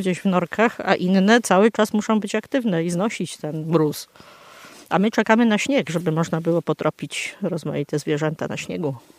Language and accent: Polish; Sieraków, Greater Poland Voivodeship, Poland; Pochodzę z Sierakowa, pracuję na Uniwersytecie w Poznaniu.